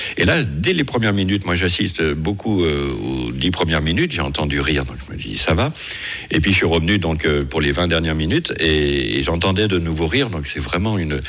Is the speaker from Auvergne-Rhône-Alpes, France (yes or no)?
yes; Lyon, Auvergne-Rhône-Alpes, France; Moi, je suis lyonnais, donc hein